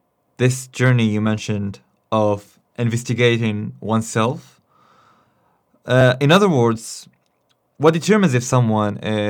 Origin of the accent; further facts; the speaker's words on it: Morocco; growing up in Morocco and interacting with Sufis throughout my upbringing